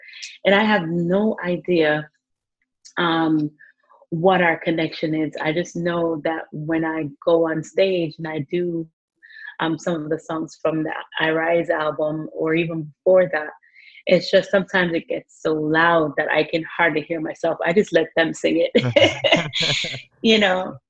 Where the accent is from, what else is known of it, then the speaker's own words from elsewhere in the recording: Jamaica; as a Jamaican and in Jamaica, we see Africa as one place.